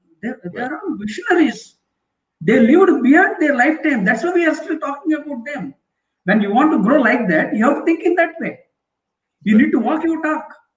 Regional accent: India; born there; See, I was born in India. That is different.

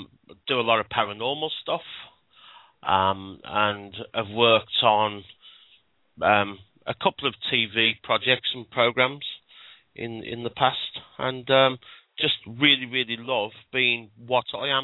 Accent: Birmingham, West Midlands, United Kingdom; I am from the West Midlands in the UK, the Birmingham area.

